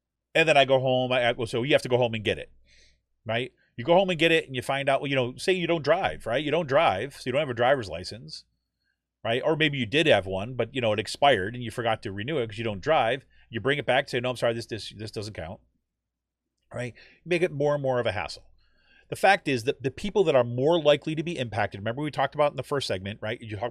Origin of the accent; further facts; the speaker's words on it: United States; But, you know, I'm an American. I'm going to vote.